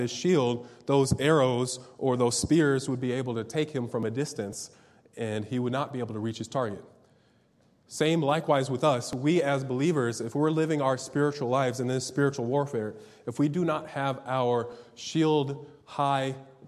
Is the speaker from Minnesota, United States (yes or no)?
yes; Minnesota, United States; I'm from Minnesota, so I know this.